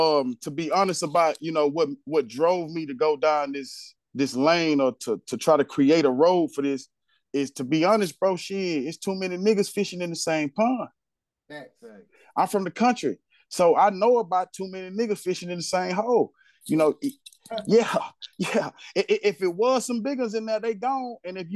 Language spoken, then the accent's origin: English; Pine Flat, United States; moved away as an adult; also born or lived in Houston; So yeah, man … from Pine Flat, man. And yeah, man, I had a journey, man. I got married when I was young, moved to Houston.